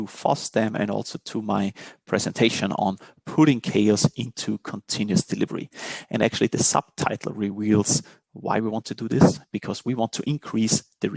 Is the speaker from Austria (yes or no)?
yes; Linz, Upper Austria, Austria; I am from Linz, Austria